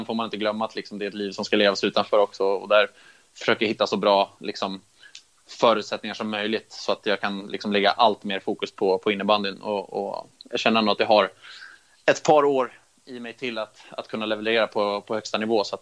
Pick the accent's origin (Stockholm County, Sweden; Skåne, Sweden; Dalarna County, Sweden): Stockholm County, Sweden; Stockholm; AIK är ju väldigt nära min hemstad Stockholm.